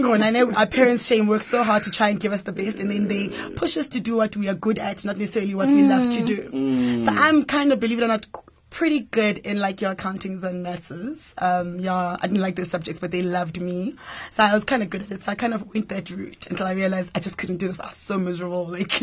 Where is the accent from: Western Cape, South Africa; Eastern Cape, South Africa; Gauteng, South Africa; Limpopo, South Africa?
Gauteng, South Africa; Kempton Park; born and bred in Jersey, Kempton Park, born and bred. I come from a Zulu Swati mother and a Sotho father, so I'm a Zutu. But my mother is Zulu Swati, but my dad is Sotho.